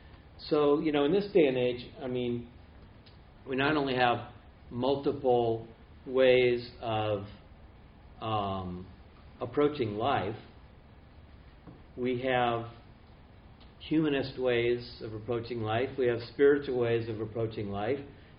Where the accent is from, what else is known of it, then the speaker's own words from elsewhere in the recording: Marin County, California, United States; I can make that joke because I grew up in Marin County.